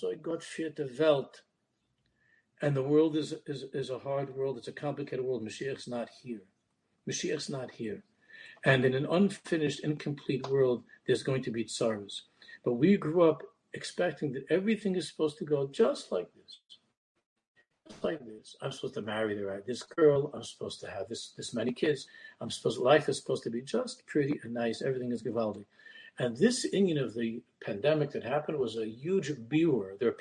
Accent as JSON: {"language": "English", "country": "United States", "tie": "born or raised there", "said": "We grew up here in America."}